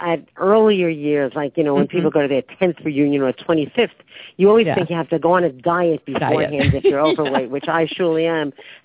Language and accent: English; Brooklyn, New York, United States; But growing up in Brooklyn really, I think, gives people extra genes in humor.